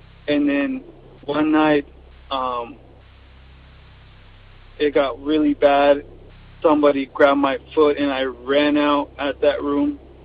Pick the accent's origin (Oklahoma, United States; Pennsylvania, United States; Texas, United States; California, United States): California, United States; Corona; also born or lived in El Salvador; I'm from Corona, California. And when I was little, I used to live in El Salvador with my grandparents because my parents couldn't support me here in the United States.